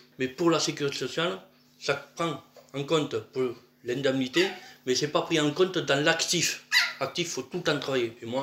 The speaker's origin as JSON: {"language": "French", "town": "Albi", "region": "Occitanie", "country": "France", "said": "Ben, je viens d'Alpi, dans le Tarn. Donc, je suis né en 63. Mon père était postier. Ma mère était assistante maternelle à la maison."}